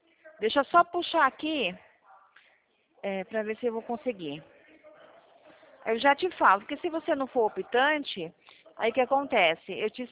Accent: São Carlos, São Paulo, Brazil; Eu sou de São Carlos.

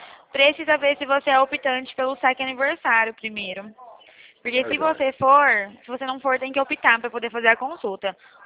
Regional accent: Bebedouro, São Paulo, Brazil; de Bebedouro, a cidade é Bebedouro, no estado de São Paulo.

